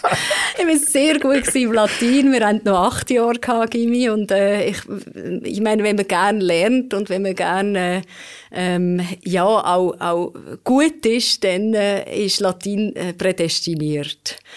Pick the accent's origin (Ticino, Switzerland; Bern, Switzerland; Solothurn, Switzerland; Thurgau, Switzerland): Solothurn, Switzerland; Lostorf; born or raised there